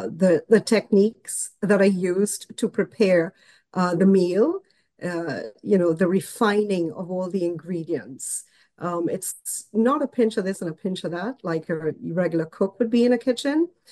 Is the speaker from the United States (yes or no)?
no; Trinidad & Tobago; I was brought up in the Caribbean, the beautiful twin islands of Trinidad and Tobago.